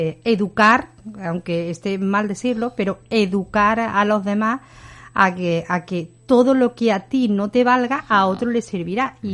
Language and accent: Spanish; Villa del Río, Andalusia, Spain; yo soy de un pueblo de Córdoba, de Villa del Río